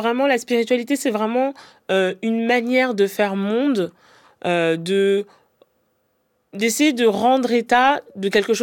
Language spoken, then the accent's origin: French; Cameroon; Moi, je suis camerounaise